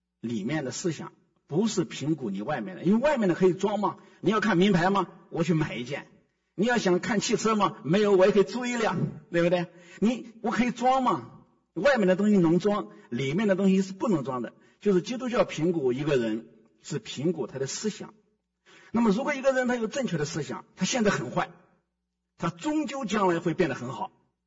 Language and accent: Chinese; China; 我也是中国人，如果我是外国人去讲中国人，你们可以不高兴，我也是中国人，我跟你们是一样的。